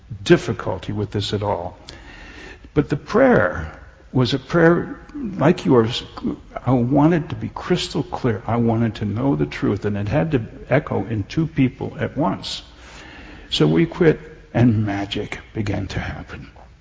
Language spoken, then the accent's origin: English; Midwest, United States; also born or lived in Canada / Northeast; I grew up in the Midwest. I used to live in Canada. I've lived in the Northeast.